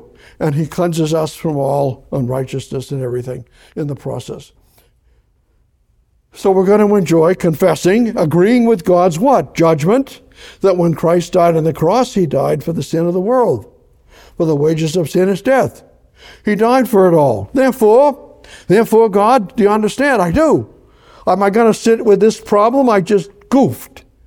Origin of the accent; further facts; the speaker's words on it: Boston, Massachusetts, United States; I was raised in Boston, North End, mafia. That was the safest place in Boston.